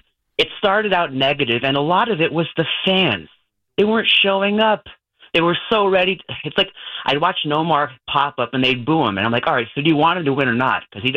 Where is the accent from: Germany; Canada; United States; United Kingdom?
United States; Massachusetts; You know, like, I grew up in Massachusetts. My family's not from here. My dad's from New York.